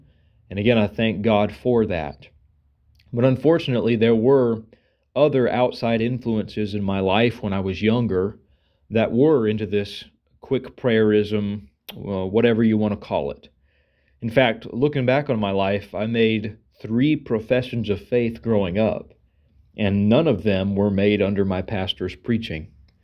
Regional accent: Powderly, Texas, United States; I'm from Powderly, Texas, and I am an assistant pastor at Lakewood Baptist Church.

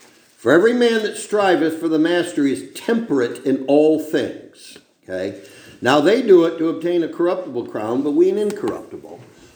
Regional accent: New York, United States; I grew up in Cattaraugus County, New York, and we came back to New York.

